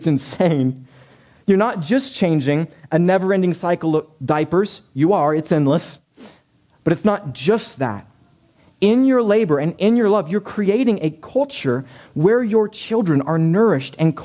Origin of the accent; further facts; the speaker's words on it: West Virginia, United States; Yes, we're from West Virginia.